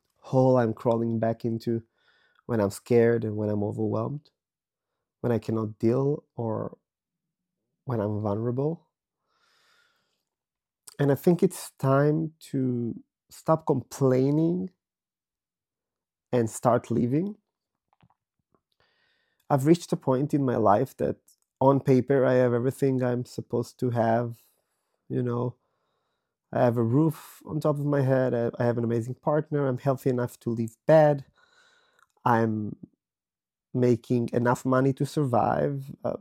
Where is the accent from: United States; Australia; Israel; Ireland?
Israel; now in Europe; I was born and raised in Israel, and I lived a few years here and there, and in the last 5 years, I've been living in Europe.